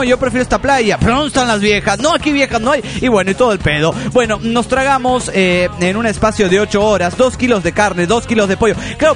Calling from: Cochabamba, Bolivia; de Cochabamba, Bolivia.

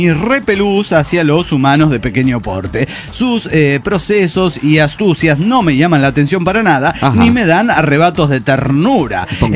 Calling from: Mendoza, Argentina; de Mendoza, Argentina.

